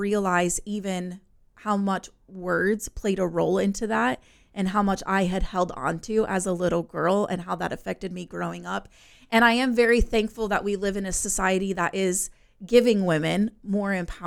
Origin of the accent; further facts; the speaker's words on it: United States; now in Australia; I'm not from Australia, I'm from the States